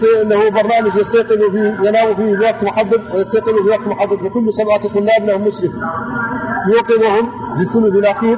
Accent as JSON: {"language": "Arabic", "country": "Mauritania", "said": "ويعلن على ذلك أيضا في وسائل الإعلام الأخرى عندنا في موريتانيا"}